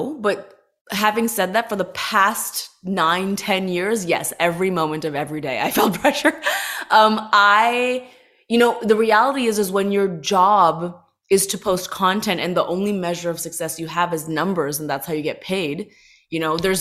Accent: Toronto, Ontario, Canada; now in Los Angeles, United States; growing up in Toronto, being an Indian girl

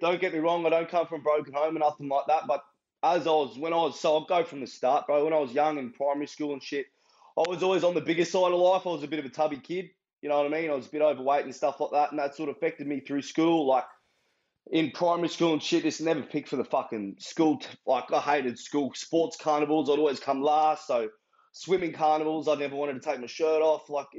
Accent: Brisbane, Queensland, Australia; Brisbane, Chermside.

